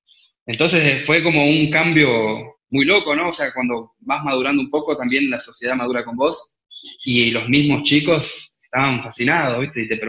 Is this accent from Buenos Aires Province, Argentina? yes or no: yes; Lanús, Buenos Aires Province, Argentina; O sea, yo soy de Lanús